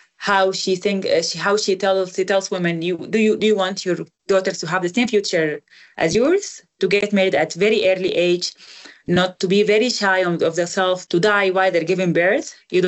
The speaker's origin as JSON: {"language": "English", "town": "Kosti", "region": "White Nile", "country": "Sudan", "said": "I'm originally from White Nile State, from Kosti. It's in the southern border of Sudan, South Sudan."}